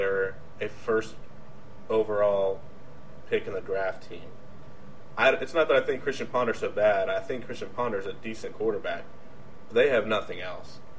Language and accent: English; Florida, United States; I grew up in Florida. My family's Florida fans.